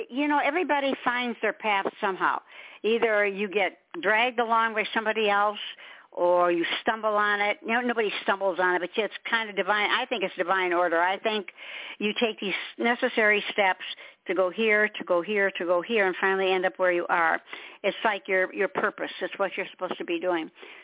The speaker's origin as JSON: {"language": "English", "region": "Michigan", "country": "United States", "said": "since I've been here about 22 years, because I came from Michigan, so you know I know what snow is."}